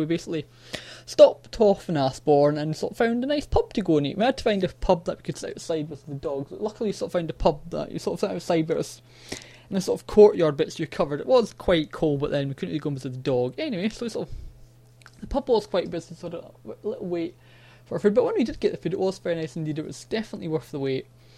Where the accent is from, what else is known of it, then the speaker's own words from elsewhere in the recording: Scotland, United Kingdom; I'm from Scotland, so nothing compares to like natural rocks like Loch Lomond